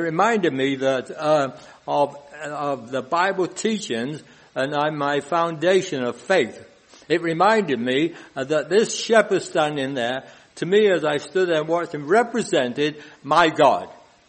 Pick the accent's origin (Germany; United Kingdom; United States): United Kingdom; England; People no longer go to a church like my friends did when we were growing up in England. It was a thing to go to church.